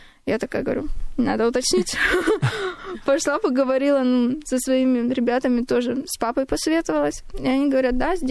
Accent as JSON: {"language": "Russian", "country": "Russia", "tie": "born there", "said": "горжусь тем, что я гречанка по происхождению, но я безумно счастлива и также горжусь тем, что я проживаю и родилась в России."}